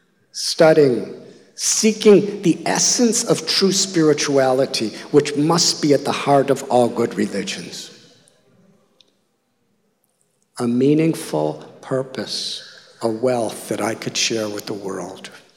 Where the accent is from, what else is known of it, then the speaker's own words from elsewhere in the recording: Illinois, United States; Because I was born and raised near Chicago, and I saw so many beautiful, smooth roads and nice cars and big houses.